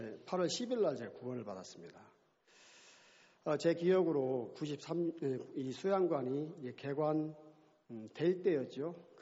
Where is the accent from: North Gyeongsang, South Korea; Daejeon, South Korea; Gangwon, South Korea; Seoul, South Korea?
Daejeon, South Korea; 그 이제 제가 고향이 대전인데